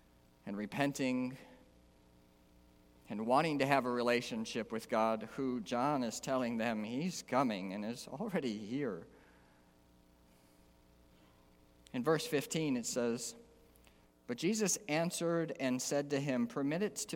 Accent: Detroit, Michigan, United States; I grew up in Detroit, by the way, so this story will be a little funnier if you know that piece.

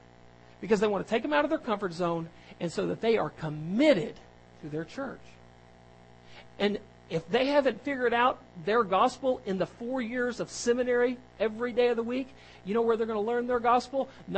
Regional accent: Las Vegas, Nevada, United States; I grew up in Las Vegas, Nevada. Mormon capital of the world outside of Utah.

